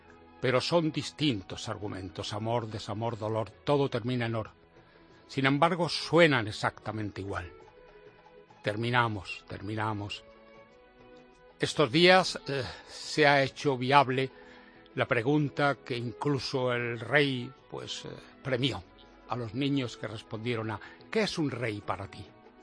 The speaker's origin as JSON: {"language": "Spanish", "town": "Granada", "region": "Andalusia", "country": "Spain", "said": "Yo le pedí una granada, que para eso soy de Granada, para mi colección."}